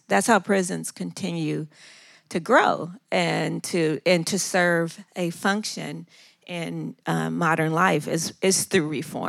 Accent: Ohio, United States; my own experience growing up in Southwest Ohio in a hyper-incarcerated community where I saw my loved ones in and out of prison

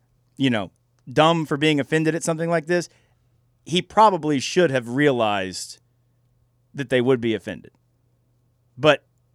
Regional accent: Alabama, United States; I cannot just walk down the street in Alabama when I go back to my hometown

